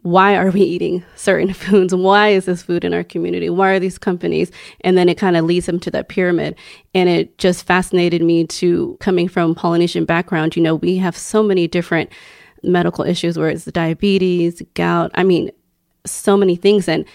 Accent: Houston, Texas, United States; because we're both actually from the South. I grew up in Houston. And so I have a lot of experiences with Southern food.

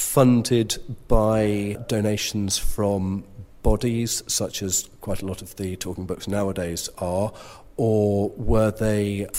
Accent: United Kingdom; Oh, believe you me, as a Brit trying to read that book in print form back in 1992 or whatever it was

